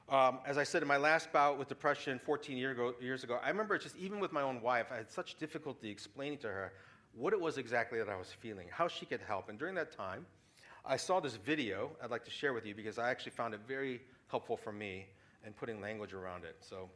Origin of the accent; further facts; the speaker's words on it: St. Louis, Missouri, United States; And at that time, I was going back to St. Louis, my hometown, and I was about to start work.